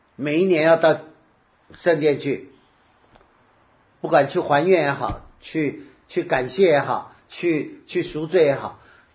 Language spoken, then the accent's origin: Chinese; Taiwan; 我是台湾长大的，我们都要当兵